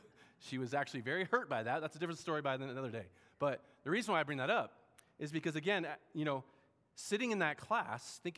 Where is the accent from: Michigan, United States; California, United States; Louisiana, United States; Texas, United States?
California, United States; San Diego; I'm from San Diego, California. And any SoCal people out there?